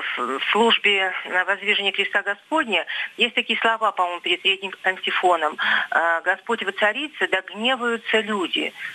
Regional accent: Yekaterinburg, Sverdlovsk Oblast, Russia; я из Екатеринбурга.

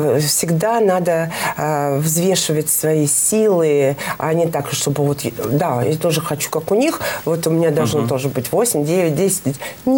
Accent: Russia; На нас не смотрели как на семью … армянскую семью, да. Так как мы из России приезжали

